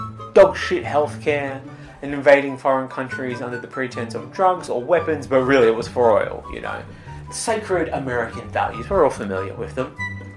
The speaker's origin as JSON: {"language": "English", "country": "Australia", "said": "See, as an Australian, when you enter America, you usually will enter using an ESTA visa, right?"}